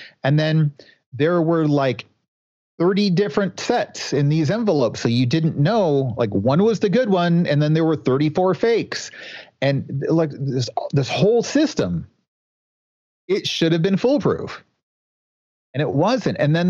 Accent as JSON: {"language": "English", "town": "Washington", "region": "District of Columbia", "country": "United States", "tie": "born or raised there", "said": "I grew up near the Beltway in D.C., and if I want to watch cars drive around in a circle all day, I could just go commute to work, you know."}